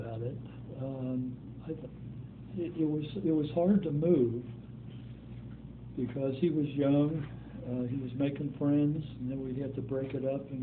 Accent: Cincinnati, Ohio, United States; I mean, I grew up in Cincinnati. I went lived at home. I'd always been there.

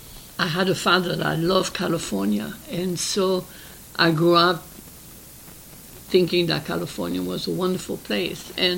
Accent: France; moved away as an adult; now in San Francisco, United States; I grew up in France. I left San Francisco with my parents in 1935, and I came back to San Francisco in 1950.

